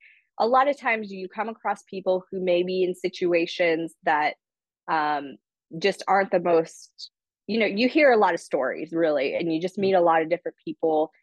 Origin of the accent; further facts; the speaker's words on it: Toledo, Ohio, United States; So I grew up in the Midwest. I grew up in Toledo, Ohio, and I was fortunate enough to go to college.